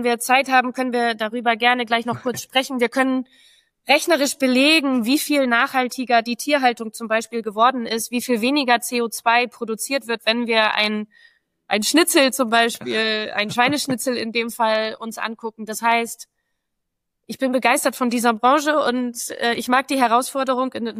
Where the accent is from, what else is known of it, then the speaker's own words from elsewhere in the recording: Vechta, North Rhine-Westphalia, Germany; Also ich selber bin Fechteraner Kind, also ich komme aus Fechter.